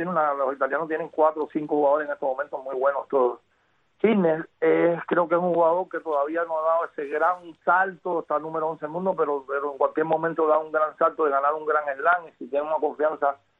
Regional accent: Pinar del Río, Cuba; Yo nací en un barrio bastante humilde en Pinar del Río

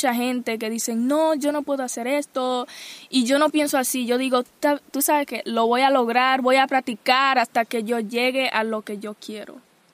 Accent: United States; Yo le tengo mucho cariño a toda mi gente latina en general y también como soy de aquí, de Estados Unidos.

